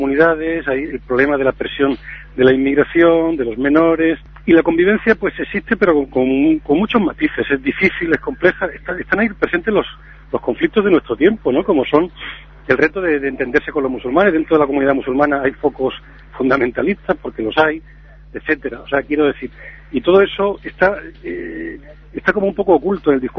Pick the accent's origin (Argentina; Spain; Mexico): Spain; Melilla; born there; Yo le digo que yo soy nacido en Melilla, pero los que somos nacidos en Melilla, algunos por lo menos como yo, nos sentimos, nos invita a eso más a ser ciudadanos de todas partes.